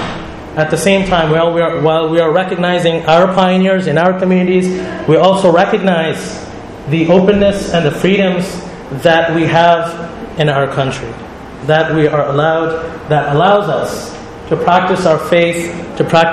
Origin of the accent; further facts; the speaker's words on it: Canada; As Canadian Muslims today, we enjoy, just like all other Canadians, a number of rights and freedoms, regardless of our faith, regardless of our ethnicity.